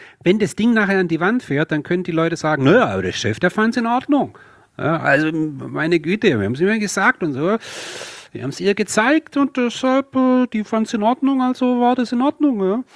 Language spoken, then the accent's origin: German; Baden-Württemberg, Germany; wie man ja ab und zu durchhört, bin ich Schwabe